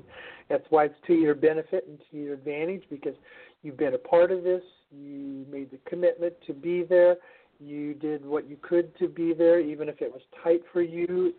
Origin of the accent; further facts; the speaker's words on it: United States; the fact that I came all the way from America here, and they just thoroughly enjoyed it.